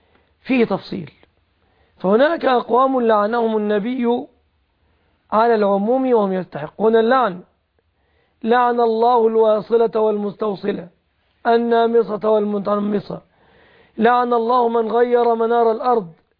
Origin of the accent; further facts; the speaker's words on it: Egypt; فتح الله بلادنا مصر بعمرو بن العاص رضي الله عنه